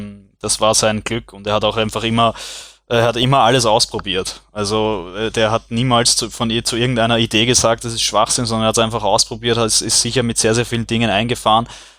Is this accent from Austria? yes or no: yes; Austria; dass wir als Österreicher tendenziell besser mit sowas umgehen